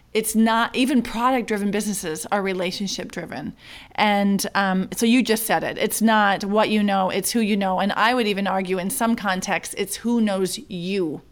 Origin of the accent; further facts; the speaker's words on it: United States; now in Switzerland; And as an American who worked really hard to recreate myself in Switzerland, learn German, coach and train in another language, I worked really hard to establish myself in Switzerland.